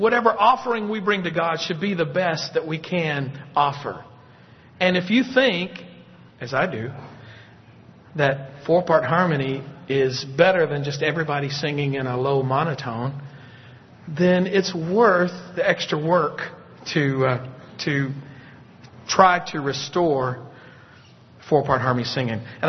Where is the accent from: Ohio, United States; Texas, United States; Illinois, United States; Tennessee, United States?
Tennessee, United States; Now, when I grew up in West Tennessee, the congregation that I was a part of would bring